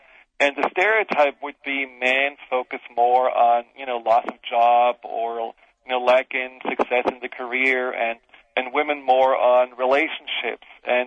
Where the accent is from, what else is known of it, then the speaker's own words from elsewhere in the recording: Germany; now in United States; how I grew up in Germany and how, you know, I see people growing up here in the U.S.